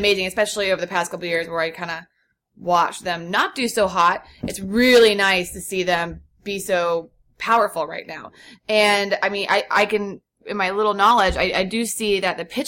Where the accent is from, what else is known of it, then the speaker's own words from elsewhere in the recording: Indiana, United States; I'm from Indiana